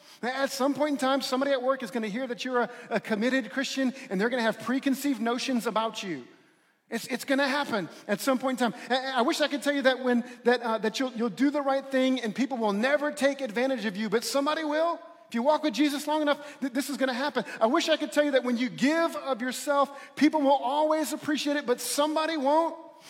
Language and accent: English; New Orleans, Louisiana, United States; I grew up in New Orleans.